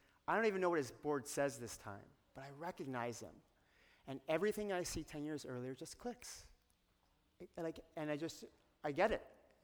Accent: Michigan, United States; When I was 13, I grew up in Michigan, and I came to Southern California with my family to visit my cousins.

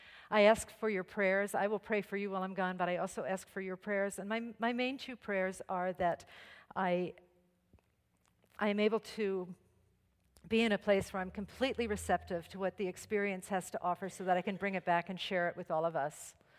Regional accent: Briarcliff Manor, New York, United States; when I was growing up in Briarcliff High School playing the piccolo

